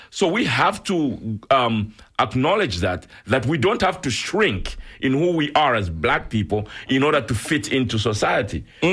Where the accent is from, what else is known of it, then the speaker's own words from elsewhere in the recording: Zambia; like I'm a Zambian, I'm an African from Zambia.